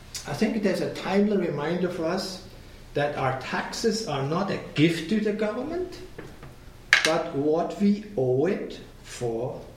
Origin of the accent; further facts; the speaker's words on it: Switzerland; English is a second language; I come from Switzerland, and in Switzerland at that time when I grew up, they still had the military service.